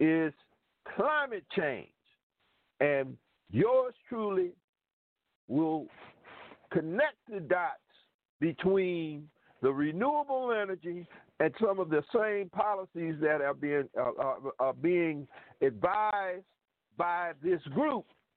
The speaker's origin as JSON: {"language": "English", "region": "South Carolina", "country": "United States", "tie": "born or raised there", "said": "until it hit my home state, and some very, very wise folk from where I reside, from the state of South Carolina"}